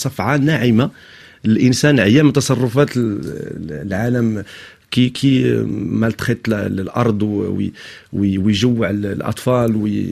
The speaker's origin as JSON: {"language": "Arabic", "country": "Morocco", "said": "كمغربي وكمغاربي من شمال افريقيا يعني موسيقى جناوة تولدنا معها كبرنا معها"}